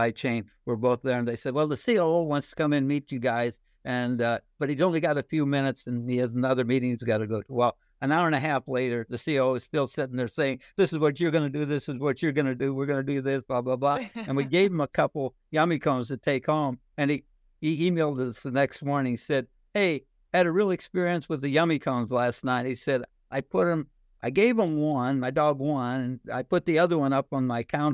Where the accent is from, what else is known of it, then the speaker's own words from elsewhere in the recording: Missouri, United States; I'm from Missouri